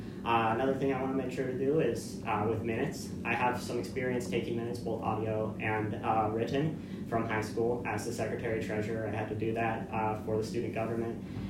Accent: Reno, Nevada, United States; Born and raised in Reno, I'm a first-year student.

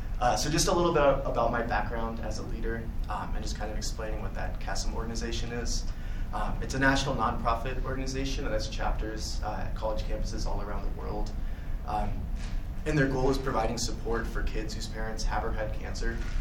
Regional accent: California, United States; I'm from California. I didn't know anybody here, so I figured just why not find the other music nerds.

